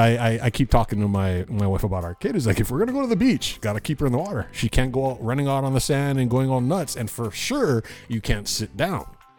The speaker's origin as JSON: {"language": "English", "region": "Hawaii", "country": "United States", "said": "And you have the right as a Hawaiian to go to the beach."}